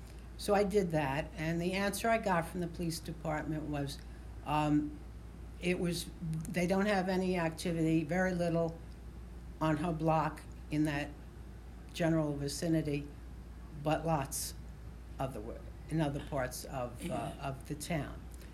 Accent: Bronx, New York, United States; I was born and raised in the Bronx. We lived in my grandparents' house until I was about 11, and then my parents bought their own home, also in the Bronx

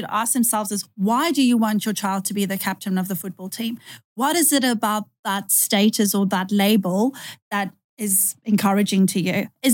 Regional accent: South Africa; born there; moved away; I do come from a different country. So I was born in South Africa

